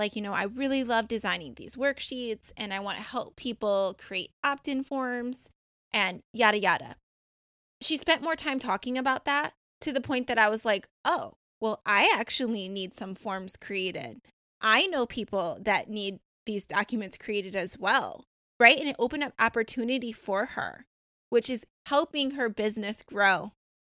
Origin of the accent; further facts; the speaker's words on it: Michigan, United States; So I'm originally from Michigan, West Michigan area. I used to have a house in Holland, Michigan, over by Lake Michigan, which I really loved.